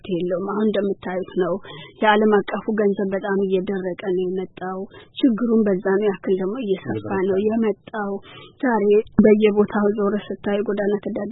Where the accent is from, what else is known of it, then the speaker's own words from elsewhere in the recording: Debre Work, Amhara, Ethiopia; now in United States; ኢትዮጵያ ሂጅ ነበረ ከሁለት አመት በፊት ወደ ትውልድ ሀገሬ ጎጃም ደብረወርቅ ሂጅ።